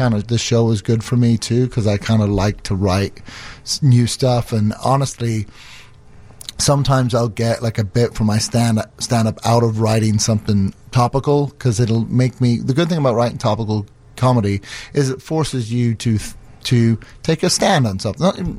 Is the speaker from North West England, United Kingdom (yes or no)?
no; Northern Ireland, United Kingdom; also born or lived in London; now in Chicago, United States; I grew up in the north of Ireland and London, so my accent's kind of all over the place.